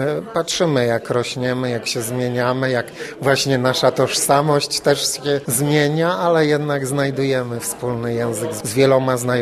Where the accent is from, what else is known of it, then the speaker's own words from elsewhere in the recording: Głuchołazy, Opole Voivodeship, Poland; na Śląsku się urodziłem w Głuchołazach, na Śląsku się wychowałem i na Śląsku spędziłem, można powiedzieć, najlepsze lata życia, czyli lata młodości, lata studenckie.